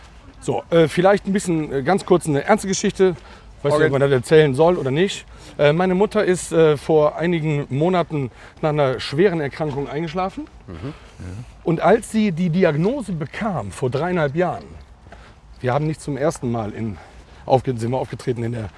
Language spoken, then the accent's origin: German; North Rhine-Westphalia, Germany; Jetzt komme ich nur mal aus dem Oberbergischen.